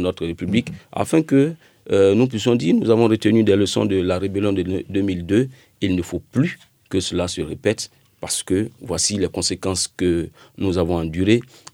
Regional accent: Diokwe, Côte d’Ivoire; on devait se rendre à l'université et retourner dans ma ville natale de Diokwe.

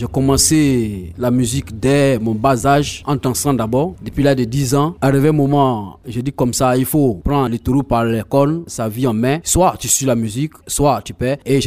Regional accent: Côte d’Ivoire

